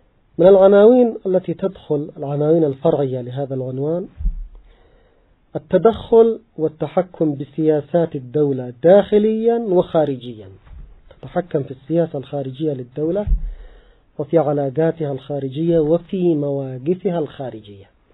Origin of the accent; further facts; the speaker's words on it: Yemen; حتى مثلا عندنا في اليمن سعوا إلى هذا